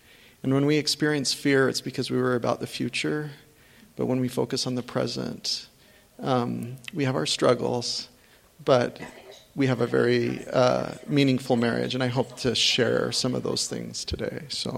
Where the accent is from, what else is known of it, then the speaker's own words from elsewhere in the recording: Mesa, Arizona, United States; Growing up in the Mesa, Arizona area, my family was super Orthodox.